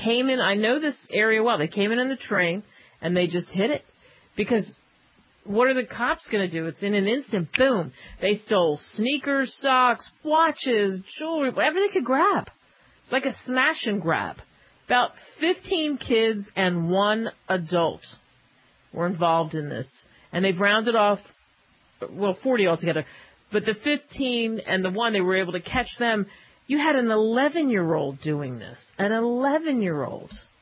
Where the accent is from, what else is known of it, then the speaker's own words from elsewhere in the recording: Philadelphia, Pennsylvania, United States; And that happened in a Sears store, sadly to say, in my hometown of Philadelphia.